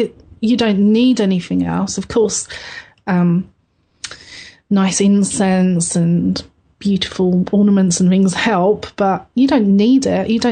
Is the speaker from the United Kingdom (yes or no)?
yes; London, United Kingdom; I come from London, and there's a place along the River Thames that to me has always felt very special